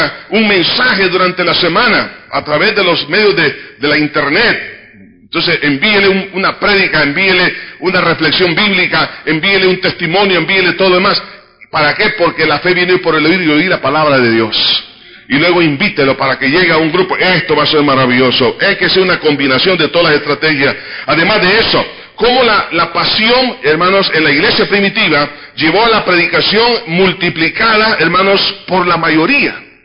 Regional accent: El Salvador; Y él como extranjero, se puede imaginar, nosotros como salvadoreños, tranquilos. ¿Por qué? Porque nosotros vivimos en el Valle de las Hamacas.

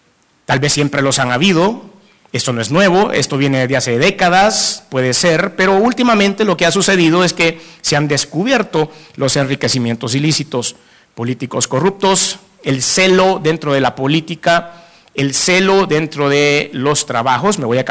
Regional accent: El Salvador; Como los salvadoreños estamos en todos lados.

